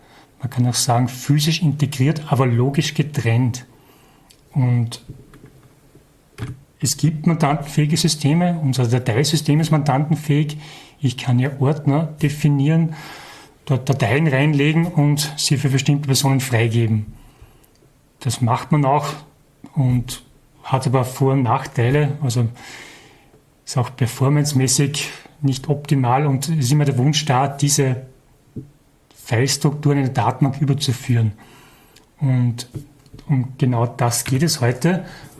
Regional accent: Salzburg, Austria; ich komme aus Österreich, genauer gesagt aus Salzburg.

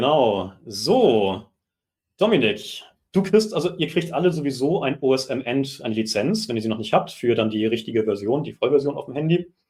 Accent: Hamburg, Germany; Als Hamburger kann ich sagen, Mann.

